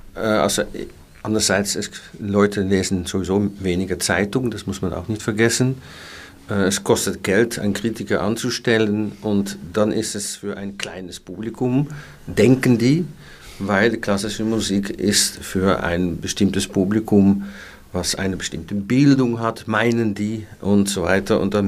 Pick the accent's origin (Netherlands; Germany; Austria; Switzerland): Netherlands; German is a second language; ich bin Holländer